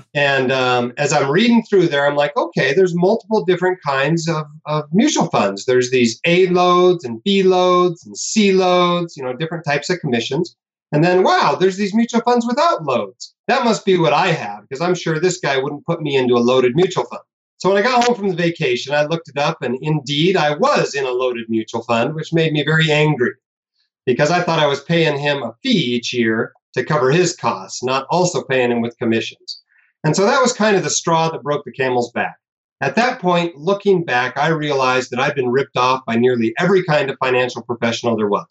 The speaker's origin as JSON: {"language": "English", "region": "Alaska", "country": "United States", "tie": "born or raised there", "said": "So I grew up in Alaska and never really left the state. I think I left three times between the time I was born and the time I was 18."}